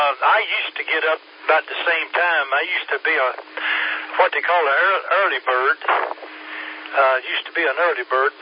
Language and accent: English; Fancy Gap, Virginia, United States; I'm new to the area. I'm actually from Fancy Gap, Virginia